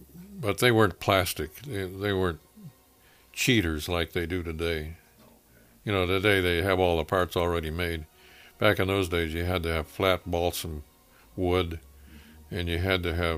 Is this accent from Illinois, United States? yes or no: yes; Chicago, Illinois, United States; born there; I was born in Chicago, near Lincoln and Palina, 1925, October 21st.